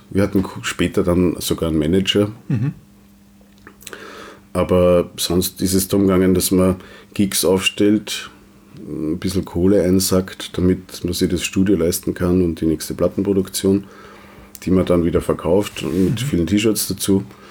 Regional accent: Wiener Neustadt, Lower Austria, Austria; so wie der Lungenarzt auch in Wiener Neustadt, wo ich herkomme.

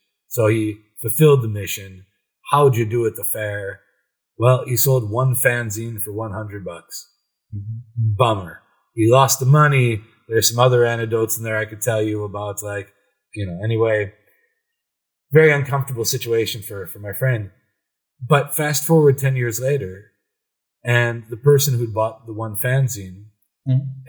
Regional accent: Midwest, United States; I'm from the Midwest.

